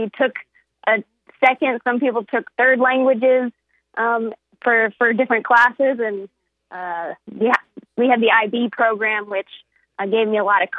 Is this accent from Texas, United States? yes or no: yes; Houston, Texas, United States; born there; But my mom moved from Russia right before I was born in Houston.